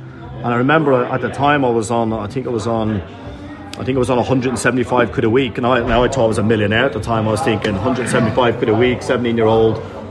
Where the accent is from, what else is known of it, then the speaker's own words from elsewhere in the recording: Dublin, Leinster, Ireland; I grew up in Dublin, and quite a rough area. We did, it's like, I'd say working class, but, like, probably, you know, people like poverty line stuff